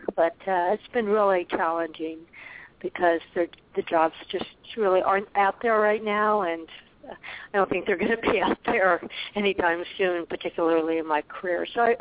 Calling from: Arizona, United States; calling from Arizona, and I thoroughly enjoyed the astro session there.

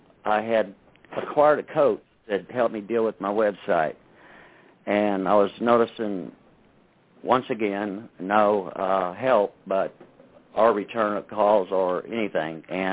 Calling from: Springfield, Missouri, United States; in Springfield, Missouri.

